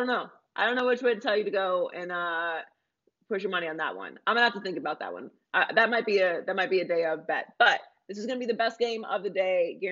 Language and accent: English; Pittsburgh, Pennsylvania, United States; And I'm from Pittsburgh.